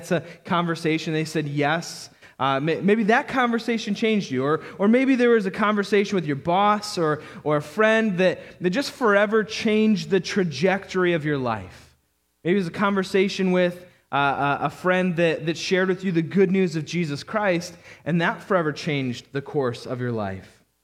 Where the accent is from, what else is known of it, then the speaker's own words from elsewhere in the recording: Michigan, United States; I don't think anybody in my home church growing up in Michigan saw any potential in me.